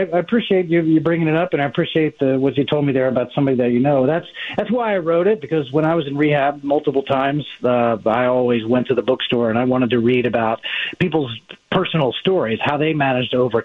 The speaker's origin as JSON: {"language": "English", "region": "Pennsylvania", "country": "United States", "tie": "born or raised there", "said": "I grew up in Delaware County, went to Ridley High School in Delco"}